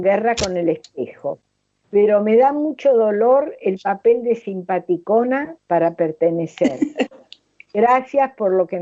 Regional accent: Paraguay; de Paraguay. Tengo 32 años

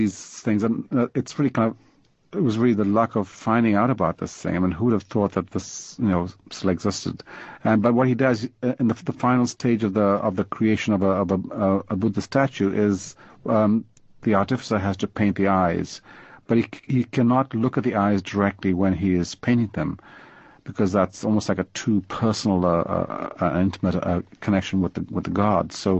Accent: Sri Lanka; it could describe the landscape I grew up in Sri Lanka.

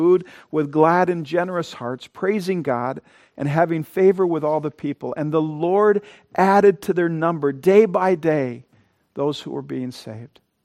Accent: Coleman, South Dakota, United States; And in our little church of 75 people growing up in Coleman, South Dakota, she was our main missionary, almost our only missionary.

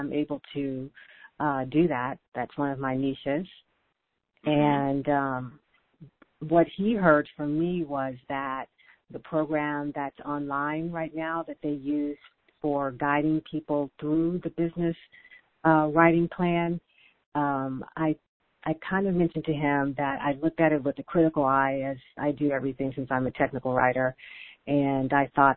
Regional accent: Fort Worth, Texas, United States; The second one was to start small here in my hometown, which is Fort Worth, Texas.

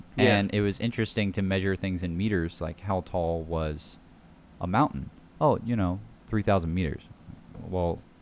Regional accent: Snellville, Georgia, United States; now in Dunwoody, United States; I was born in a hospital that was not in Snellville, so technically no. But okay. I grew up in Snellville until fourth grade.

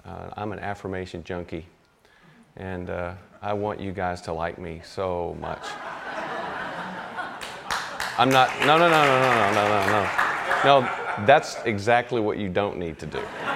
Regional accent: Nashville, Tennessee, United States; I mean, I grew up in Nashville around great musicians, but I never really fit into that group

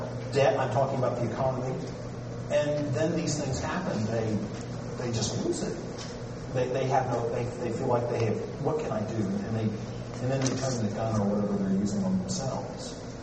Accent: United States; And I'm as proud an American as you are

